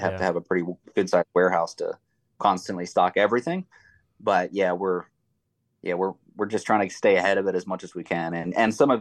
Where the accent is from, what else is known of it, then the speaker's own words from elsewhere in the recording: Maryland, United States; I'm from Maryland originally, and there was a lot of competition up there.